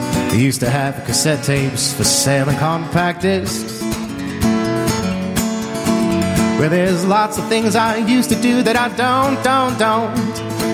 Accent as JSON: {"language": "English", "town": "Chicago", "region": "Illinois", "country": "United States", "tie": "born or raised there", "also_born_or_lived": "New Jersey", "said": "I was born in New Jersey. And then moved here at the end of seventh grade and stuff. So mm-hmm. basically, yeah, Chicago, but I still call it soda."}